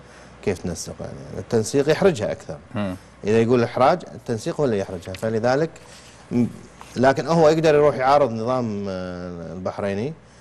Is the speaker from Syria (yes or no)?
no; Kuwait; أن أنا كويتي داخل عادي أتمشى في سوريا